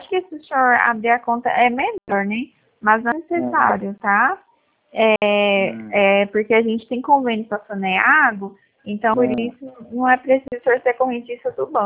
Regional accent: Nova Crixás, Goiás, Brazil; now in Goiânia, Brazil; eu também sou do interior, sou de Nova Crixás.

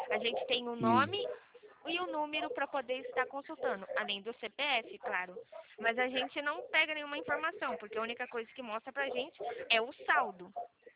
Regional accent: Atibaia, São Paulo, Brazil; Eu sou de Atibaia, São Paulo.

